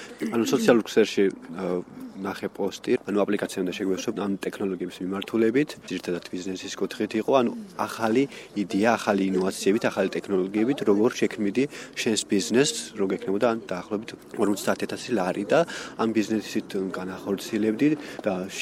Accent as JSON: {"language": "Georgian", "region": "Adjara", "country": "Georgia", "said": "აჭარიდან ვიყავი"}